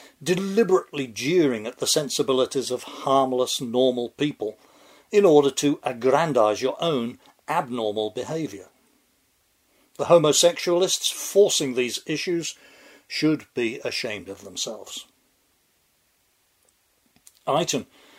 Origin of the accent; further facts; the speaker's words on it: Northampton, East Midlands, United Kingdom; my hometown of Northampton